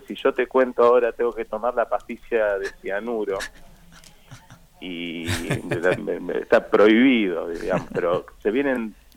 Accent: Buenos Aires, Argentina; no dejamos de ser porteños y criarnos y en la ciudad.

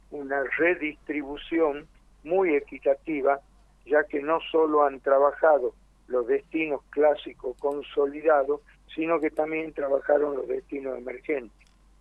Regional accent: Tucumán, Argentina; Yo, que provengo de Tucumán, en el norte

